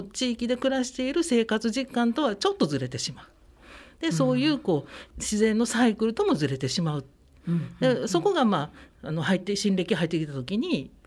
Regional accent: Kansai, Japan; 私たち関西人がやる旧暦のお盆の時にお盆休み取りますので

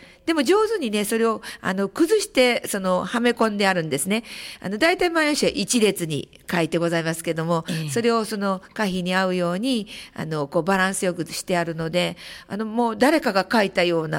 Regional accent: Nishinomiya, Hyogo, Japan; いやいや私は地元は西宮市の甲子園ですって

